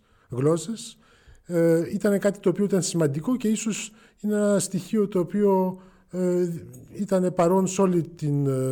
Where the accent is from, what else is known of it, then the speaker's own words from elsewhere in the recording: Bonn, North Rhine-Westphalia, Germany; Οπότε μεγάλωσα στη Γερμανία πραγματικά, όπως σας έλεγα, τελειώνοντας το σχολείο, το οποίο βέβαια ήταν σε γαλλόφωνο σχολείο, τελείωσε στη Γερμανία, στην Βόνη.